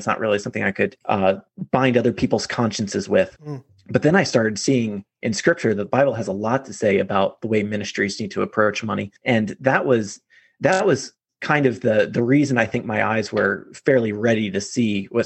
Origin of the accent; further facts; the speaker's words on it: Virginia, United States; now in Sunnyvale, United States; I came from Virginia, but I've been here in Sunnyvale, California for the past 11 years, almost 12 years.